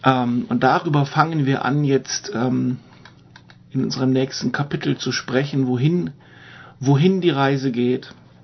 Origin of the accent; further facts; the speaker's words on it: Germany; weil auch wir als Deutsche wollen es doch mal auch immer wirklich genauer wissen.